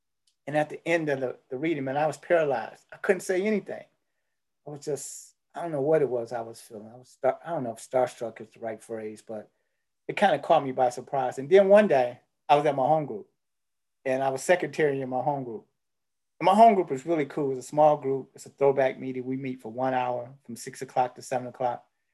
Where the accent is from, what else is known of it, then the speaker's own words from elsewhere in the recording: Pontiac, Michigan, United States; I grew up in Pontiac, Michigan